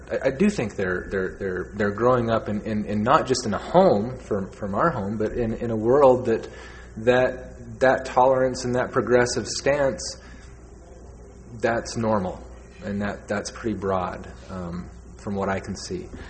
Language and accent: English; Utah, United States; I grew up here in Utah, and my school was 98% white, and there was one non-Mormon, right?